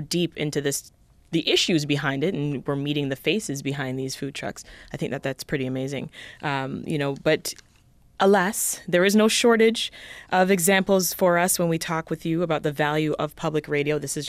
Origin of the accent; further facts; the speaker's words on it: Toronto, Ontario, Canada; now in Rochester, United States; let me just say I'm from Toronto, and it wasn't until I moved to Rochester last year that I was like, oh my God, this is like an actual scene.